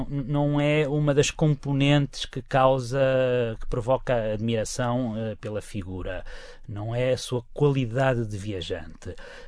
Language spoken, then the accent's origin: Portuguese; Figueira da Foz, Coimbra, Portugal; eu sou da Figueira da Foz